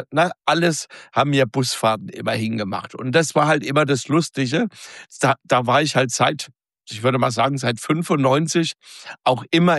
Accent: Hammelburg, Bavaria, Germany; Ich bin hier geboren in Hammelburg. Ich lebe schon immer in Hammelburg hier und mir gefällt es hier total gut.

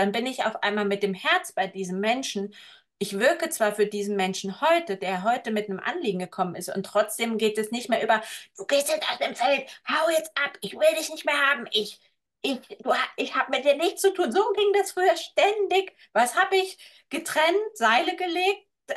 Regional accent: East Germany, Germany; Und ich komme ja aus dem Osten

